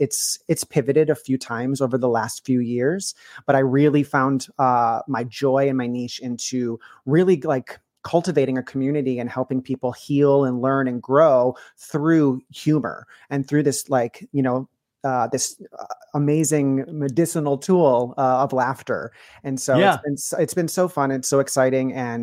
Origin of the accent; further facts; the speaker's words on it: New York, United States; I grew up in a very small town in upstate New York, just outside Rochester.